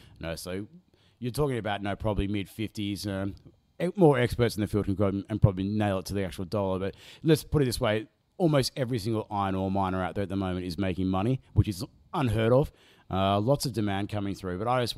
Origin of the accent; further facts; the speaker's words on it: Lindfield, New South Wales, Australia; used to have an Ample in my local hood in Linfield where I grew up.